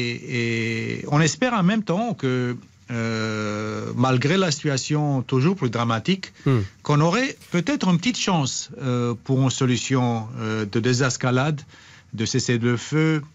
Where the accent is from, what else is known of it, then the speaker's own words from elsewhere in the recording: Romania; French is a second language; now in France; dans mon pays d'origine, la Roumanie